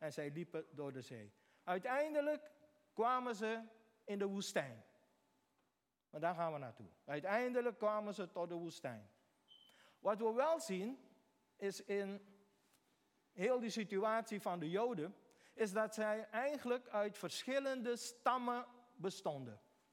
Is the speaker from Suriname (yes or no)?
yes; Beekhuizen, Paramaribo, Suriname; Ik kom uit Suriname. Ik kom uit Beekhuizen.